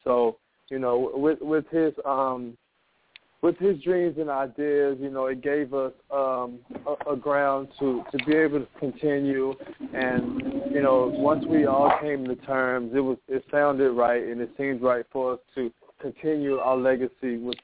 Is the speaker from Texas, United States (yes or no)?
yes; Waco, Texas, United States; Yeah, I grew up in Waco, Texas, and it was a group out of Waco, Texas, actually, that signed to Jive before us